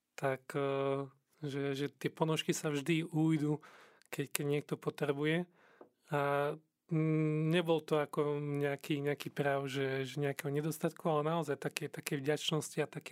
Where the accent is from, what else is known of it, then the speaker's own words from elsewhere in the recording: Levice, Nitra Region, Slovakia; Teraz mi napadlo akurát v Leviciach, odkiaľ pochádzam